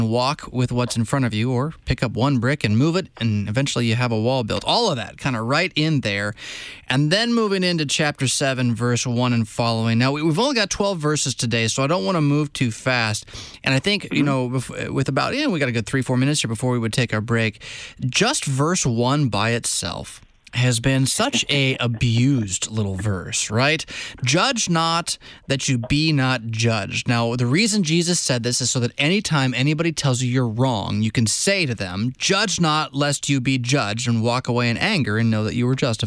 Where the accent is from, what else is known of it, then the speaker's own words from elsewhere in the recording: United States; Like, I think the normal way to hear that, at least as an American-speaking English person, is, you know, don't be anxious.